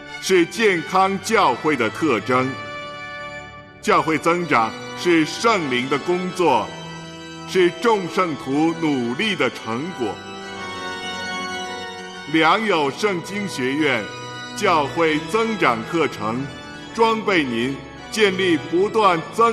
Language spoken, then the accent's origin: Chinese; China; 这个条约呢，其实我们中国人都